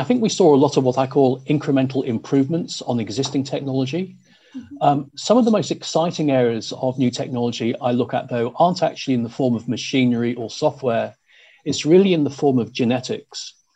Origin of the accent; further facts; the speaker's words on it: Tauranga, Bay of Plenty, New Zealand; I come from Tauranga, which is, I say, is the home of kiwi fruits, big industry here.